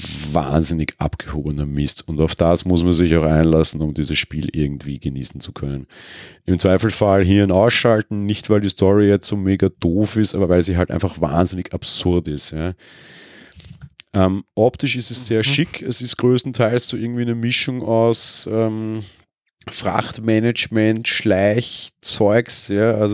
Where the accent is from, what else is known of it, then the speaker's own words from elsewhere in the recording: Austria; Also ich meine, okay, ich bin aus Österreich